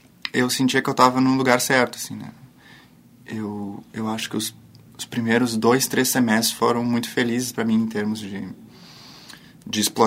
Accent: Gravataí, Rio Grande do Sul, Brazil; Eu sou de Gravataí, né?

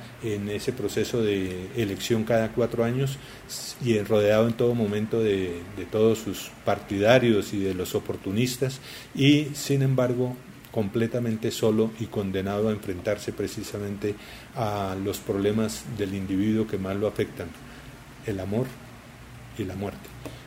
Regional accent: Colombia; creo que uno como lector colombiano identifica muchos elementos de cultura muy local

